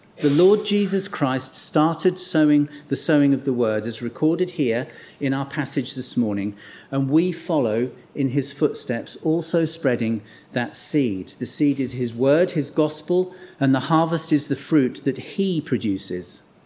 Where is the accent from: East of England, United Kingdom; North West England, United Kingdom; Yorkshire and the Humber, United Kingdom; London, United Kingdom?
East of England, United Kingdom; Lowestoft; many of them in my hometown of Lowestoft.